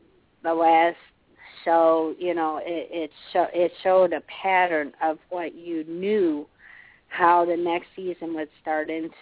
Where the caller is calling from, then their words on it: Chicago, Illinois, United States; I'm from Chicago.